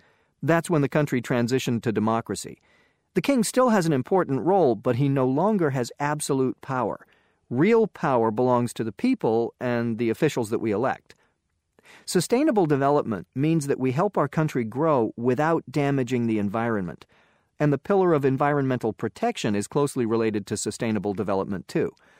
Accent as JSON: {"language": "English", "country": "Bhutan", "said": "but you may not know that I'm from Bhutan. Bhutan is a small country, high in the Himalaya Mountains, between India and China."}